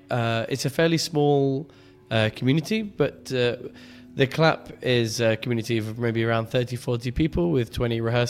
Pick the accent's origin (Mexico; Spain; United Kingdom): United Kingdom; England; now in Istanbul, Turkey; I'm English, as you can tell from my stupid Ooh. Voice. I run the English improv in Istanbul called The Clap